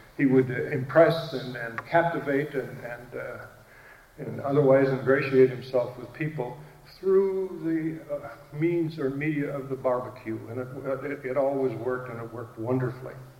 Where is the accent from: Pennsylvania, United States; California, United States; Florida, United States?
Florida, United States; Pensacola; Recently in my hometown of Pensacola, there was a competition to build upscale housing